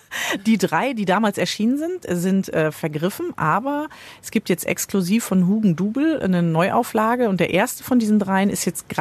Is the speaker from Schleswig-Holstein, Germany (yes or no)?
no; Westbevern, North Rhine-Westphalia, Germany; also born or lived in Berlin; das spielte ja in meinem Heimatdorf Westbevern und ich war wirklich lange in Berlin gewesen, bin zurückgekommen, dahin gezogen